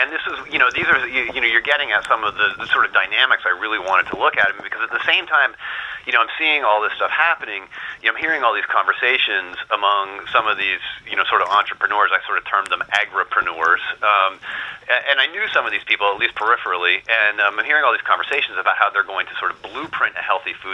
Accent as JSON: {"language": "English", "region": "Vermont", "country": "United States", "tie": "born or raised there", "also_born_or_lived": "St. Albans", "said": "I was born in northern Vermont in St. Albans, and then my folks moved down to just outside of Montpelier, which is not far from Hardwick."}